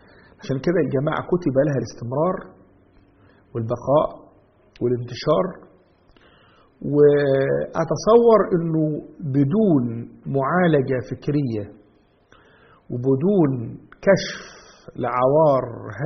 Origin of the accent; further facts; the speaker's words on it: Egypt; الغريب بقى أنه إحنا كمصريين